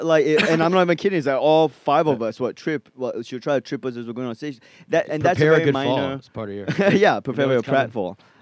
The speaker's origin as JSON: {"language": "English", "country": "Australia", "lives_now": "Hong Kong", "said": "We're not Hong Kong based people. We came from Australia to perform in Hong Kong."}